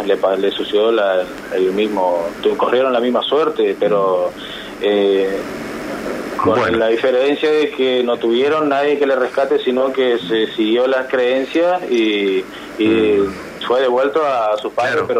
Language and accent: Spanish; Puerto Esperanza, Misiones, Argentina; born there; yo soy nacido acá en la provincia de Misiones, soy nacido en Puerto Esperanza